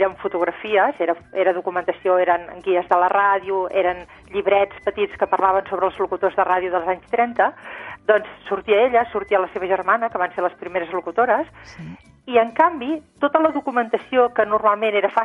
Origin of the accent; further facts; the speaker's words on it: Terrassa, Catalonia, Spain; now in Girona, Spain; jo soc de Terrassa, sí, el que passa que visc a Girona de fa anys, però soc de Terrassa, sí. La meva família viu a Terrassa encara